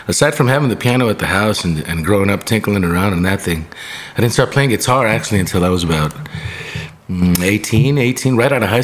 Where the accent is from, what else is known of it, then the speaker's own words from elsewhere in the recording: Nuevo Casas Grandes, Chihuahua, Mexico; now in El Paso, United States; El Paso born. Although we grew up in Nuevo Casas Grandes, about 2.5-3 hours away from here.